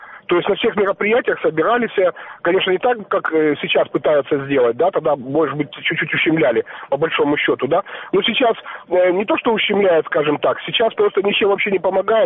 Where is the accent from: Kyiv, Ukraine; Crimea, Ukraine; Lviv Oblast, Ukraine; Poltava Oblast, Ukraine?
Crimea, Ukraine; Я именно крымский казак.